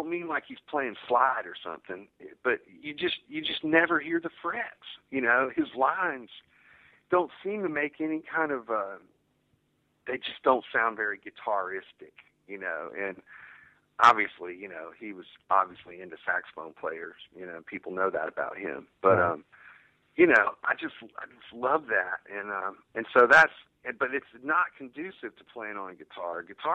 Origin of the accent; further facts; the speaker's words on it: Fayetteville, North Carolina, United States; You know, I'm from North Carolina and Fayetteville.